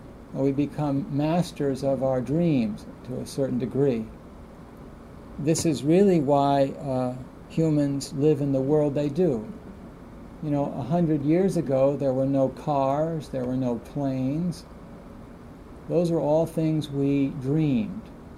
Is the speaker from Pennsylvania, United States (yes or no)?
no; Baltimore, Maryland, United States; I know that when I was young, growing up in Baltimore, my family lived in Baltimore, Maryland for a while, in an apartment complex.